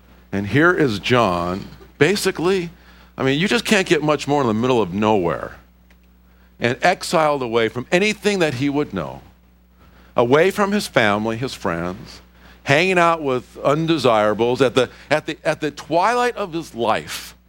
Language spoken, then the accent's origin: English; Silverdale, Washington, United States; I said, "Silverdale." I didn't even think about it. I just said, "Silverdale."